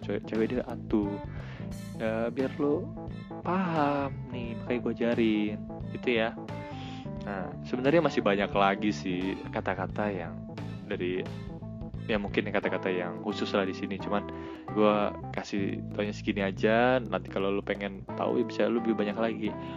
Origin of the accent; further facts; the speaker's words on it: Krui, Lampung, Indonesia; karena gue juga asalnya dari Krui, jadi gue merekomendasikan untuk pergi ke Krui, pesisir barat Lampung.